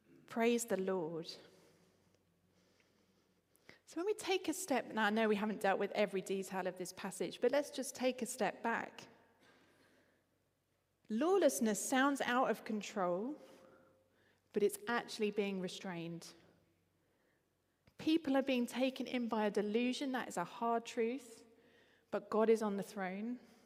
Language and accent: English; East of England, United Kingdom; I'm from Essex. That's the kind of thing we would say.